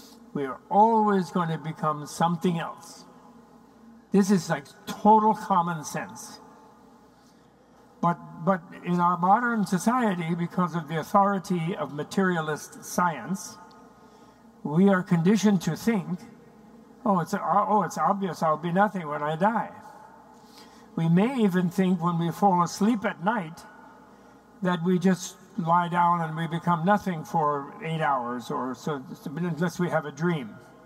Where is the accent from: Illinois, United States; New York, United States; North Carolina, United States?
New York, United States; I'm from New York. We talk fast.